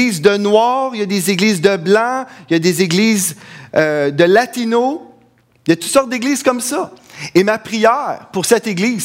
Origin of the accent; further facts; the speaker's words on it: Quebec, Canada; Je suis Québécois d'origine irlandaise. Mon père, son père … est venu au Canada quand il avait 30 ans. Il est parti de l'Irlande et puis il est venu ici.